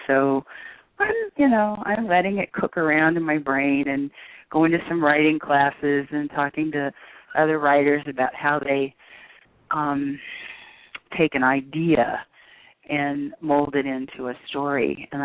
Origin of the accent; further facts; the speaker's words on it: Ohio, United States; I grew up in Ohio.